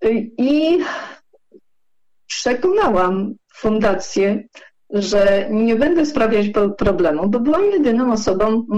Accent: Warsaw, Masovian Voivodeship, Poland; jestem warszawianką od 6 roku życia, więc raczej warszawianką, bo gdzieś po drodze się rodzicom urodziłam, ale jestem z Warszawy, znam Warszawę bardzo dobrze

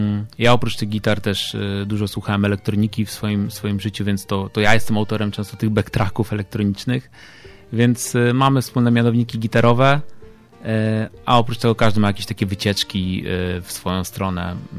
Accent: Radom, Masovian Voivodeship, Poland; now in Warsaw, Poland; Ja pochodzę z Radomia, ale też mieszkam i żyję w Warszawie już od długiego czasu.

